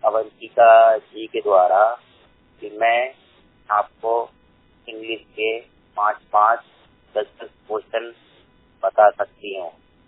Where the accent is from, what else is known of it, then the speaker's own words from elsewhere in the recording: Bhopal, Madhya Pradesh, India; मैं भोपाल जिले का रहने वाला हूँ। मेरी पढ़ाई 12वीं तक है।